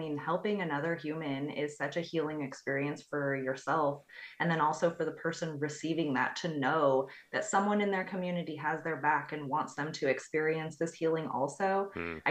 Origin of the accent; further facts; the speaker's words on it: Hillyard, Washington, United States; I grew up in Hilliard. I went to Rogers. Hilliard is just, I love it. It's also one of the poorest communities in Washington